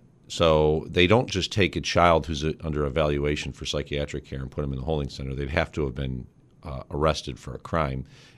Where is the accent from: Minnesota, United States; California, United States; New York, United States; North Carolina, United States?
New York, United States; Lackawanna; I grew up in Lackawanna. My father was a steel worker at Bethlehem Steel.